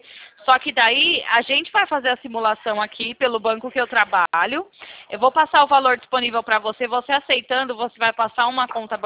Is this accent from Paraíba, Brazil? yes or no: no; São Paulo, Brazil; E eu sou aqui de São Paulo